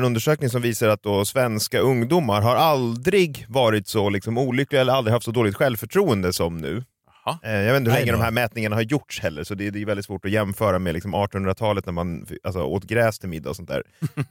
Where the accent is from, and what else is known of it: Borås, Västra Götaland County, Sweden